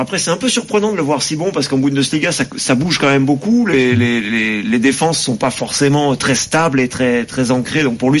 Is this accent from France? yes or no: yes; France; les médias en Allemagne sont comme ici chez nous en France.